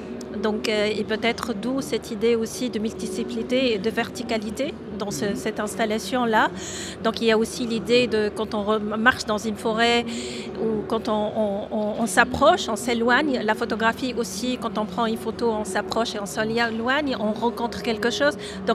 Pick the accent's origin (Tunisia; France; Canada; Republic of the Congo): Tunisia; born there; moi, je suis née en Tunisie et je suis m'installée ici en tant qu'artiste.